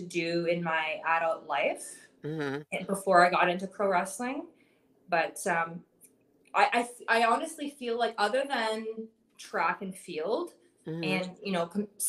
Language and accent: English; Dowling, Ontario, Canada; In the town closest to me. So I grew up there in Dowling.